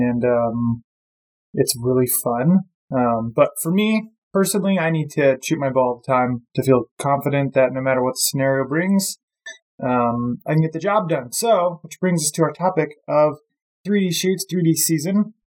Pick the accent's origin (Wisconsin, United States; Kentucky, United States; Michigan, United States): Michigan, United States; I mean, growing up in Michigan, I had a 20-yard pin.